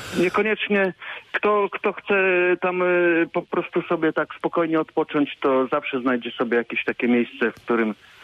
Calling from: Nowa Sól, Lubusz Voivodeship, Poland; No ja z Nowej Soli, to dla mnie takim miejscem wypadowym na weekendy

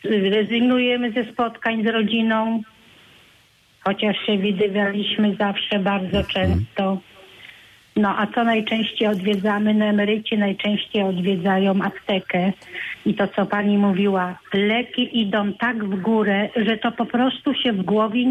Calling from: Świebodzin, Lubusz Voivodeship, Poland; Dzień dobry, ja ze Świebodzina dzwonię.

